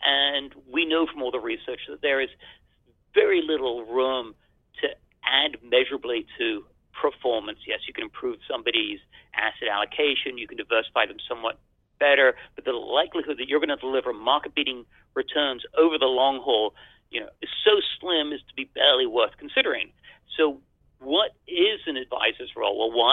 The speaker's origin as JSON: {"language": "English", "region": "England", "country": "United Kingdom", "tie": "born or raised there", "said": "Many decades ago, when I was young and foolish and growing up in England"}